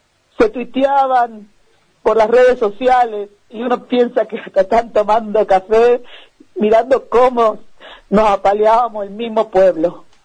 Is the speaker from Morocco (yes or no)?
no; Jujuy, Argentina